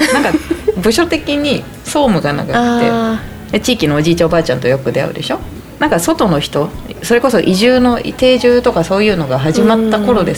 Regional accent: Izumo, Shimane, Japan; born there; 出雲で生まれました。

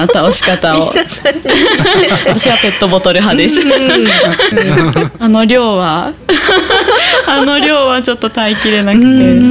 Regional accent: Sapporo, Hokkaido, Japan; そうですよね、そうなので、

